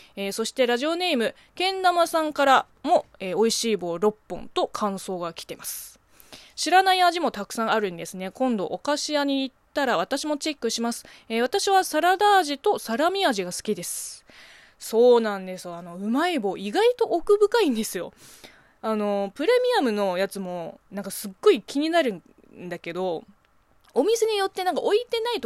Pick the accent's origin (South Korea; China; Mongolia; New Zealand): China; Japanese is a second language; now in Japan; 中国生まれ中国育ちの私